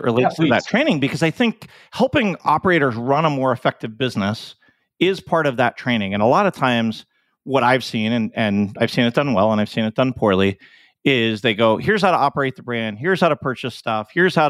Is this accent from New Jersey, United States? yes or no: yes; New Jersey, United States; I'm from Jersey originally, and so I got half my family's a huge Mets fan, half my family's huge Yankees fan.